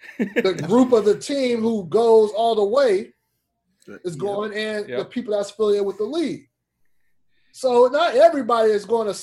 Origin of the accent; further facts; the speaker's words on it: Fresno, California, United States; I wanted to go back mm-hmm. to my hometown of Fresno and participate in one there.